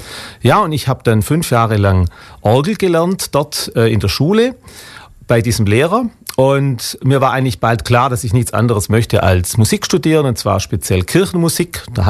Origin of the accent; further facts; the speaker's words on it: Aulendorf, Baden-Württemberg, Germany; wie gesagt, ich komme aus Aulendorf, in der Nähe von Ravensburg liegt das. Bin 50 Jahre alt